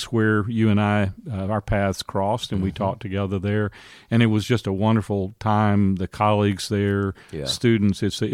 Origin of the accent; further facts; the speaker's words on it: Denton, Texas, United States; So I grew up in the Dallas area in Denton, Texas, just north of Dallas.